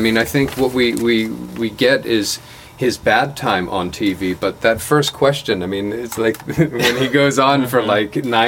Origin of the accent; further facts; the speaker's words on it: Massachusetts, United States; it was only Massachusetts, my home state, that did not vote for Nixon.